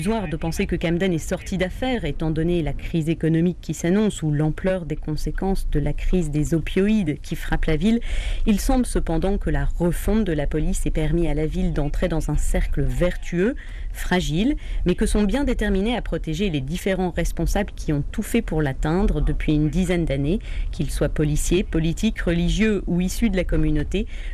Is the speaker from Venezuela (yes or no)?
no; France; c'était une situation totalement normale pour moi en tant que Française.